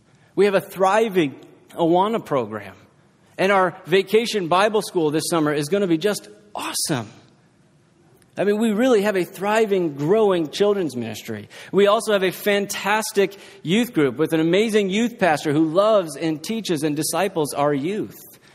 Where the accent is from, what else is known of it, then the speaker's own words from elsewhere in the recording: Wheaton, Illinois, United States; now in Texas, United States; Growing up in Wheaton, Illinois, much like here in Texas, there were churches on just about every corner.